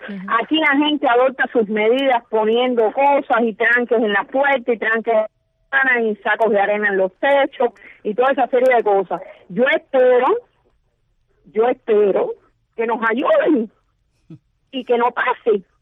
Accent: Havana, Cuba; nosotros somos habaneros, pero no pensamos como los habaneros.

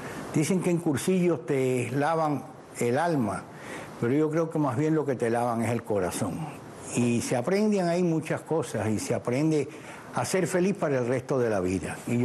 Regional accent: Cuba; also born or lived in New York; como los cubanos que nos tiran por un lado y somos un boomerang

